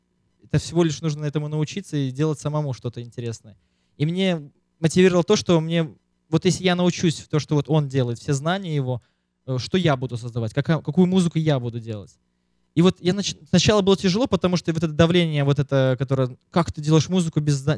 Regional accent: Borisov, Minsk Region, Belarus; now in New York, United States; Мне сейчас 27 лет. Я из Беларуси, город Борисов. Да, то есть такой город был, есть.

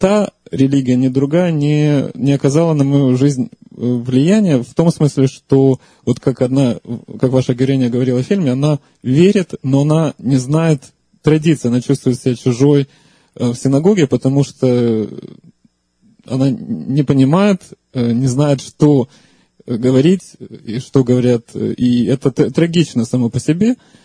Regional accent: Ukraine; now in United States; я вырос в семье, которая тоже ничего не знала о религии. Я рос на Украине, то есть, естественно, это христианская как бы культура доминировала.

